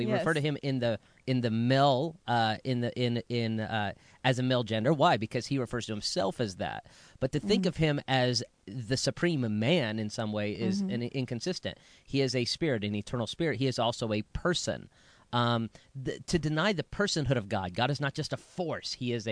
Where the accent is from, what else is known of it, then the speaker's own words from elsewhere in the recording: the South, United States; And I like to say, because I'm from the South, El Roy.